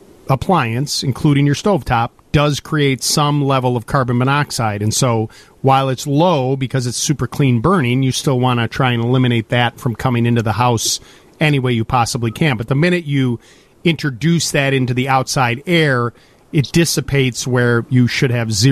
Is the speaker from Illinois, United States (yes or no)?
yes; Highwood, Illinois, United States; also born or lived in Highland Park; I grew up in Highland Park in Highwood, and we went to Highwood, which I have not been back to Highwood in a long time. When I was a kid, I ran up and down those streets all the time